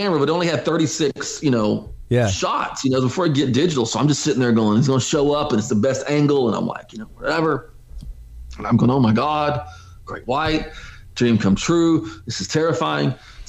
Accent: Texas, United States; I said, I'm from Texas and y'all think we're slow.

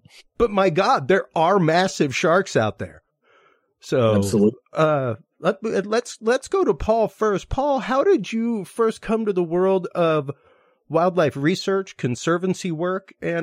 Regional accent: Houston, Texas, United States; growing up in Houston, the Bay of Yoo-Hoo, as we called it over there, you knew there were sharks out there.

